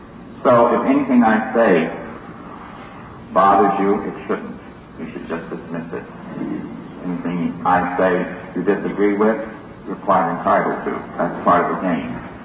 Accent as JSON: {"language": "English", "country": "United States", "said": "I am an American alcoholic."}